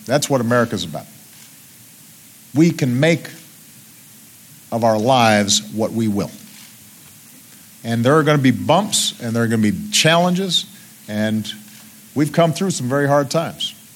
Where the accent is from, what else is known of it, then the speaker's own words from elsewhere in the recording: Chicago, Illinois, United States; up in my hometown of Chicago